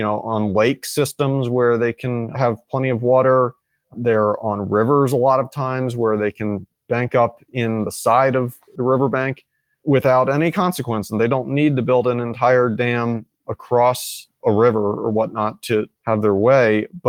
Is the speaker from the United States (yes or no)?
yes; Northeast, United States; And I grew up in the Northeast and spent a lot of time in Northern New York and New England, you know, doing hiking and stuff.